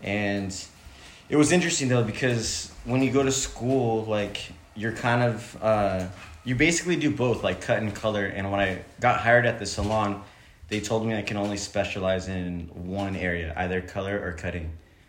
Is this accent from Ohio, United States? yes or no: no; California, United States; I grew up in Orange County and I was like contemplating on staying in Orange County